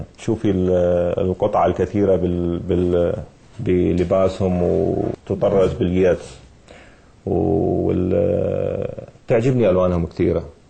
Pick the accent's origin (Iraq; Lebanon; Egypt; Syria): Iraq; تاريخ بلاد رافدين كعراقي وابن بلاد النهرين أو ميزوبوتاميا